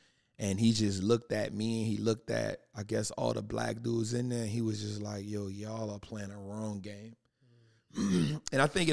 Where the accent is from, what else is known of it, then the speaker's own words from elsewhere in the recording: New Orleans, Louisiana, United States; So born and raised in New Orleans, just witnessed a lot of hardships, trauma, turmoil, strife, poverty, darkness, prison, death, and everything else that came with it.